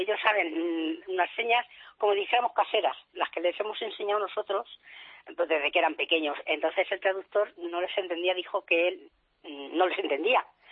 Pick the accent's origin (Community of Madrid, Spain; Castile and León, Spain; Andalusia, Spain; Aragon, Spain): Community of Madrid, Spain; Pinto; somos de Pinto, naturales